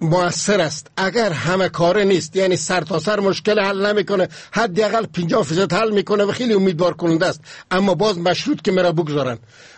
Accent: Afghanistan; ما افغان هستیم، مسلمان هستیم، یک ملت هستیم

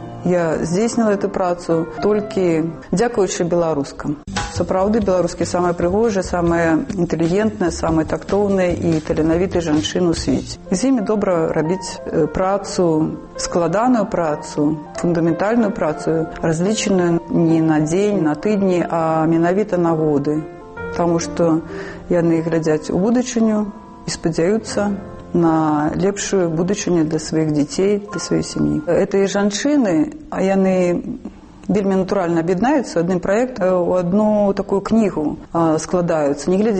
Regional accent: Vilnius, Vilnius County, Lithuania; also born or lived in Germany; я жыла ў Вільні, маё дзяцінства прайшло ў Вільні, і выхоўвалася і ў Вільні, і ў Германіі, і бацька мой з фінскіх таксама, ну, ёсць крові фінскія, і але ж зараз это беларускі на першым месцы.

